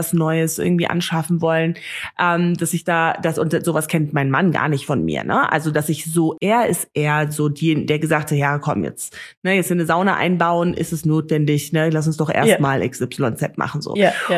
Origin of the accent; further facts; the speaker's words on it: Namibia; ich bin ja hier in Namibia aufgewachsen, bin ich sowieso sehr privilegiert aufgewachsen, aber ich konnte auf eine Privatschule gehen.